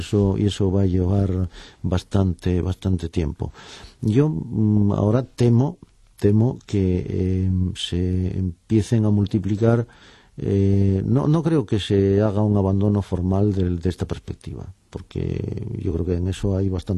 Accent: Spain; si como españoles tenemos que ser especialmente conscientes de esto

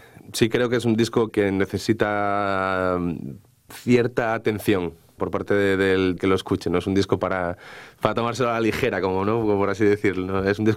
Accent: Asturias, Spain; la gente de mi tierra siempre está triste, nunca vio salir el sol sin que al final lloviera. Entonces, como dicen, el rollo de Asturias

